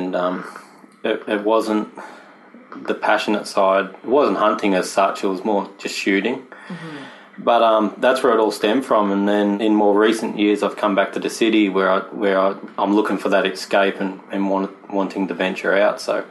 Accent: New South Wales, Australia; also born or lived in Newcastle; But we moved around a lot, mostly New South Wales, and we actually got away from the coast and went to the country.

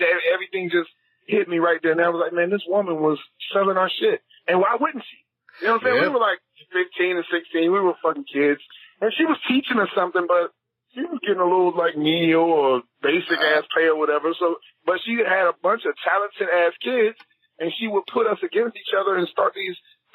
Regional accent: Youngstown, Ohio, United States; I'm from Youngstown, Ohio. I mean, it's not a special place or anything like

